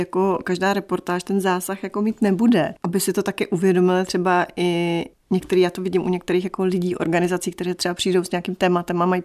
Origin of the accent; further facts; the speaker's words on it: Moravian Wallachia, Czechia; a my to, já jsem z Valašska, my to tam tak máme.